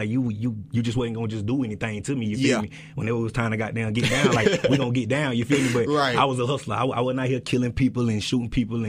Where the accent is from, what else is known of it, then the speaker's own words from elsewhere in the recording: Anderson, South Carolina, United States; also born or lived in Chattanooga, United States; Man, like I was born in South Carolina, but when I was, like, 6 years old, I moved to, like, Chattanooga, Tennessee.